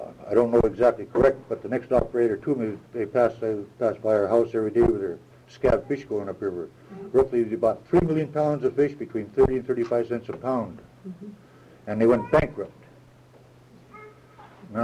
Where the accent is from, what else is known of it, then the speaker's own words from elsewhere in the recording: Alaska, United States; I'm born and raised in Alaska.